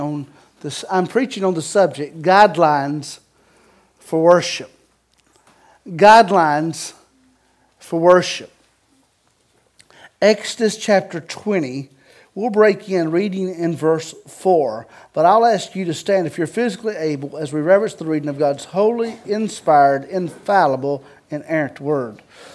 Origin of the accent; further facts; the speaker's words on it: the South, United States; But see, we're all from the South, and we communicate different ways at times, you know.